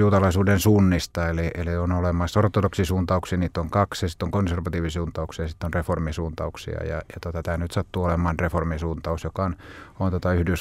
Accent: Turku, Southwest Finland, Finland; olen Turusta. On meidän perheen ainoa henkilö, joka puhuu Turun murretta. Vanhemmat on eteläpohjalaisia ja vielä veljenikin on syntynyt Vaasassa.

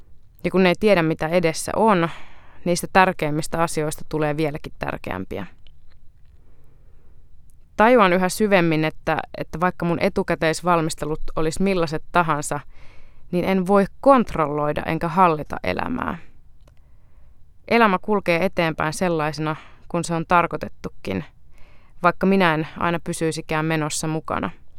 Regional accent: Central Finland, Finland; also born or lived in Kolkata, India; now in Helsinki, Finland; 28-vuotias helsinkiläistynyt kristitty nainen. Mun juuret ulottuu Intian Kalkuttaan, josta matkani jatkui vihreään Keski-Suomeen, aina kotipihan suuren lehmuksen alle.

